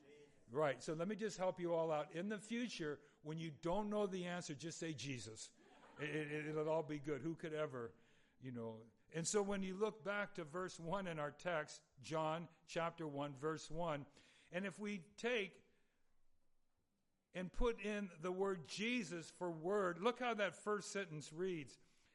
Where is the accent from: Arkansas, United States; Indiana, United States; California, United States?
California, United States; I grew up in Southern California.